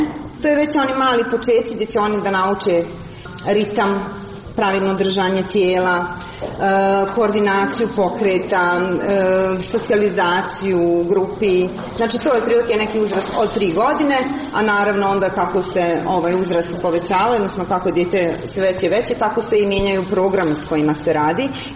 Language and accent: Serbian; Brčko, Brčko District, Bosnia & Herzegovina; now in Doboj, Bosnia and Herzegovina; Ja sam inače iz Brčkog i tu sam dugo trenirala.